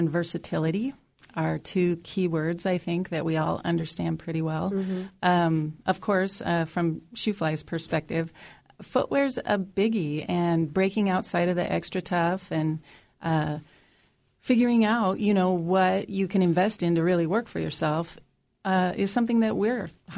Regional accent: Alaska, United States; I grew up here. I grew up in Southeast Alaska, so I am completely on board with that.

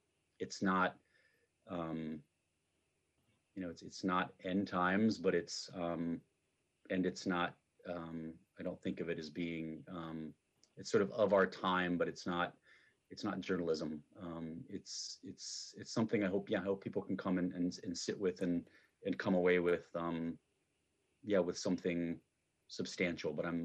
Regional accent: Iowa, United States; anywhere in the Midwest that I grew up in Iowa

